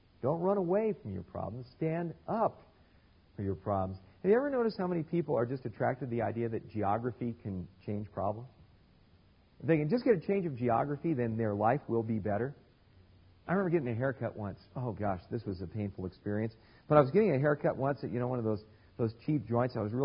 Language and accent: English; California, United States; I go, really? I'm from California.